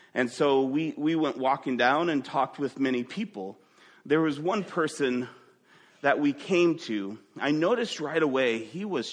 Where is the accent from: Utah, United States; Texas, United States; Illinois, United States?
Illinois, United States; Waukegan; I grew up in Waukegan, Illinois, right on Lake Michigan.